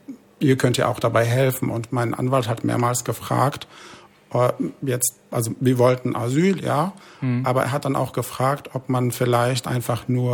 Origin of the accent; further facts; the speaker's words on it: Algeria; now in Germany; Das hat man schon in meiner Heimat gemacht